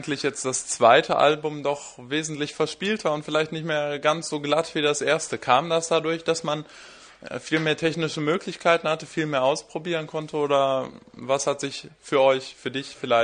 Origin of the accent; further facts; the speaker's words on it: Rhineland, Germany; Wie habe ich mir das hier so als Rheinländer, sage ich mal, vorzustellen?